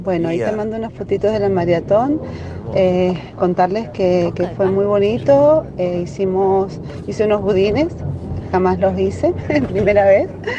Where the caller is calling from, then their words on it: San Juan, Argentina; de San Juan